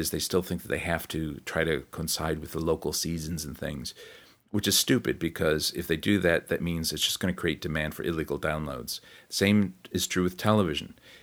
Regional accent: New Zealand; although I am a New Zealander, I'm also from somewhere else, that I'm also of another land.

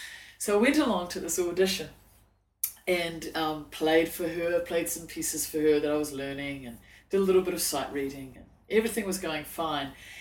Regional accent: Dunedin, Otago, New Zealand; I'm from New Zealand. So this is where I grew up, right down in the bottom of New Zealand, in the cold, cold south, in a place called Dunedin, which is a very Scottish town.

